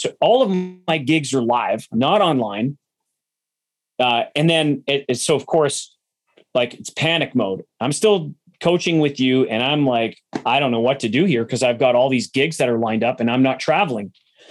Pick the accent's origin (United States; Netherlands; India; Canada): Canada; Winnipeg, Manitoba; I mean, I'm from Winnipeg and I was working in San Diego